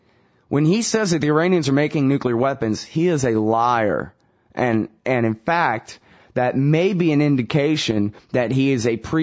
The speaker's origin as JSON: {"language": "English", "region": "Texas", "country": "United States", "said": "I'm not quite from around here, boy, but I am from Texas."}